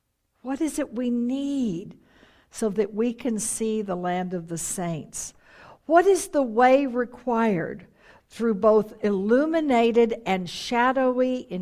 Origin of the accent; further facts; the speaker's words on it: Texas, United States; I loved it when I grew up in Texas and we lived on the coast the last 2 years of high school.